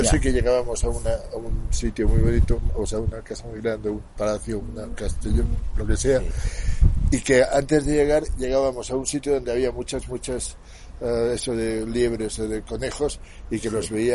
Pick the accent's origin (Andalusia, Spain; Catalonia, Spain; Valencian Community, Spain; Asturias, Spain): Valencian Community, Spain; Valencia; also born or lived in Madrid; una época de mi vida en la que yo vivía en Madrid, pero yo soy de Valencia.